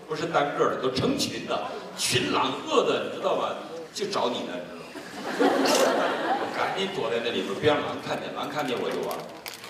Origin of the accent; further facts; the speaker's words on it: Northeast China, China; 我是东北人，我从小就看到有人被冻死